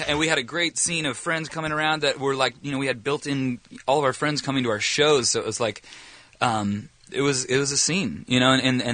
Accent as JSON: {"language": "English", "town": "Anaheim", "region": "California", "country": "United States", "tie": "born or raised there", "said": "he grew up in Tustin. I grew up in Anaheim."}